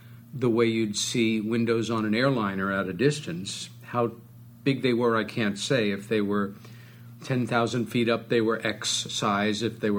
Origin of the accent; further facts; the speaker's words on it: New York, United States; from the property of our home growing up on Long Island.